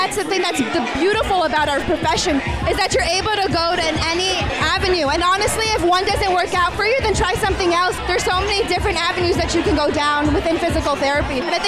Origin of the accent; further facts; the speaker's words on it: San Francisco, California, United States; I am live from San Francisco.